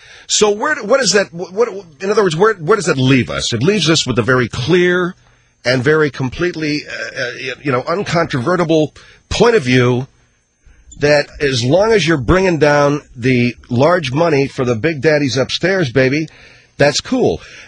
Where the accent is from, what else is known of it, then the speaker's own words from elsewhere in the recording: Boston, Massachusetts, United States; There's that gangster image, or should I say gangsta, because I'm from Baston.